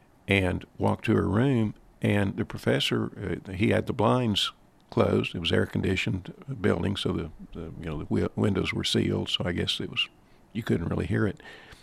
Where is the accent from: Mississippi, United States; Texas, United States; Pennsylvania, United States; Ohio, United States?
Texas, United States; Dallas; I was born and raised in Dallas. Graduated from Highland Park High School in 1964.